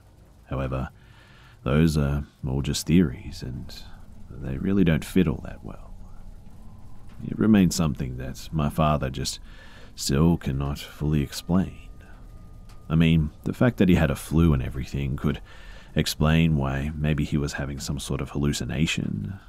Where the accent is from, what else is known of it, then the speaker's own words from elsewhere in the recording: Alberta, Canada; I'm from Canada, Alberta, and that's all I can really say